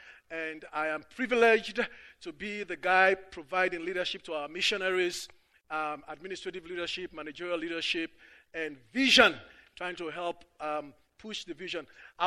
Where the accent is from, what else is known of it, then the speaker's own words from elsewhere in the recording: Liberia; moved away as an adult; now in United States; I'm from Liberia, like Bob rightly said. For the last 7 years, going 8 years now, my family and I have been here in the U.S.